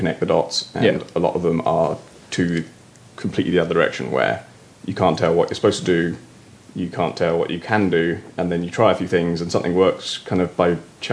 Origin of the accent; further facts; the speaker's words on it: Oxford, South East England, United Kingdom; born there; I'm a section editor, and I was born in Oxford.